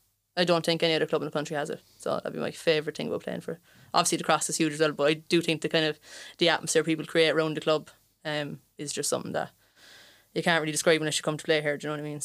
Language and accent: English; Cork, Munster, Ireland; I suppose growing up in Cork